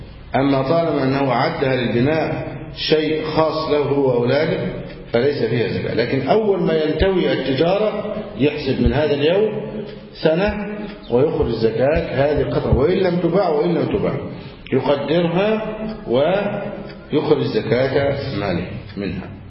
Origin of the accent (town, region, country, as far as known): Egypt